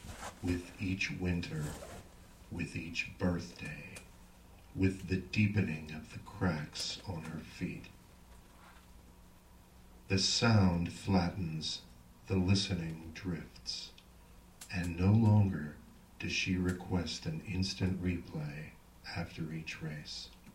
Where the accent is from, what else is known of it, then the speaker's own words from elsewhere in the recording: San Antonio, Texas, United States; I'm from San Antonio, Texas. It's nice to be up here.